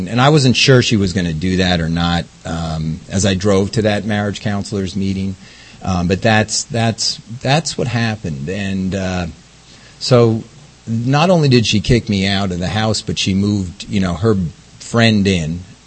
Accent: New York, United States; You know, my experience, I grew up in New York, a big Irish Catholic Italian family. I have 5 sisters and 2 brothers.

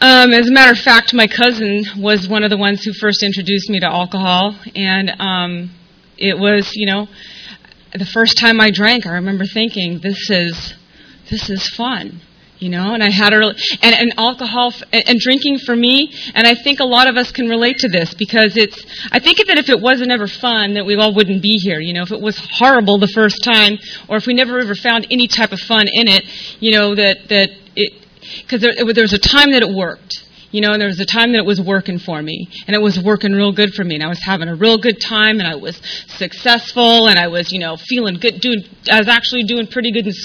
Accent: Coronado, California, United States; And I grew up in Coronado, went to Coronado High School, that's where I graduated from, so I had a real sheltered life

